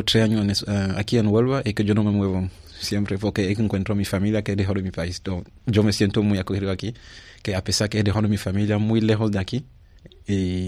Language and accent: Spanish; Cameroon; Spanish is a second language; Yo soy de Camerún, sí.